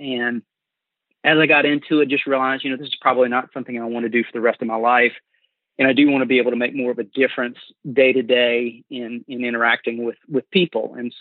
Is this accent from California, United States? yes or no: no; Baton Rouge, Louisiana, United States; had a great job opportunity in my hometown of Baton Rouge with what was then Exxon Chemical.